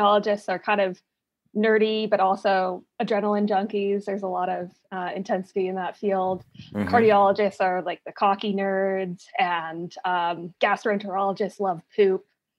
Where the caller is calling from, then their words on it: Pittsburgh, Pennsylvania, United States; So I'm in Pittsburgh right now